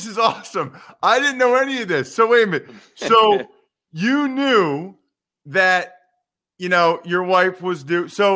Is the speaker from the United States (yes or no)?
yes; Wyomissing, Pennsylvania, United States; He's been on the show a couple times from my hometown, Wyomissing, Pennsylvania.